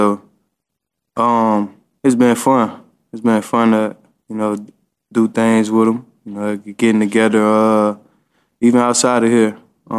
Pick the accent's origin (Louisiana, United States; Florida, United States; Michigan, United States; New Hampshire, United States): Louisiana, United States; You know, man, Smitty, like, he from Louisiana. I'm from Louisiana, so, you know, growing up, I knew about Smitty.